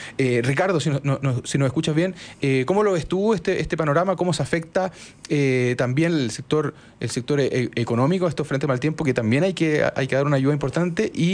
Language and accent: Spanish; Concepción, Biobío, Chile; yo soy de Concepción, crecí desde chico viendo las noticias